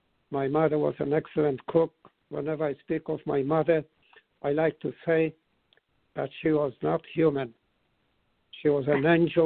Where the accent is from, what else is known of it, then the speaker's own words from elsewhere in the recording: Łódź, Łódź Voivodeship, Poland; The resort place was only 10 miles out of town, out of the city of Lodz, my hometown, but it took the horse a whole day to get there.